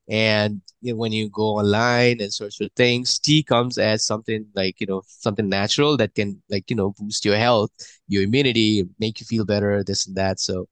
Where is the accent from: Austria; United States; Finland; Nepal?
Nepal; I'm originally from Nepal, if you didn't know.